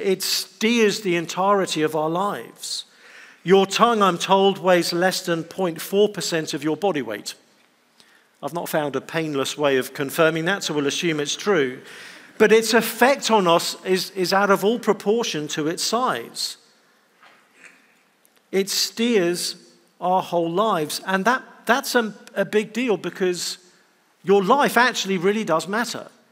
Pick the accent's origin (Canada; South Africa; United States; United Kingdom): United Kingdom; England; And I say this as an Englishman who's still never held a gun in my life